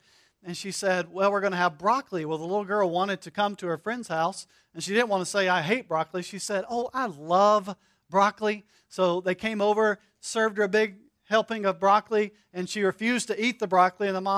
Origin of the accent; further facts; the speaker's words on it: North Carolina, United States; I grew up in North Carolina, and so I'm a huge North Carolina Tar Heels fan in college basketball.